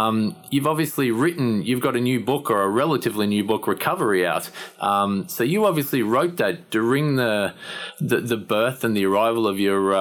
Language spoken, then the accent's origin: English; Australia; Obviously, I'm not from here. I'm from Australia originally.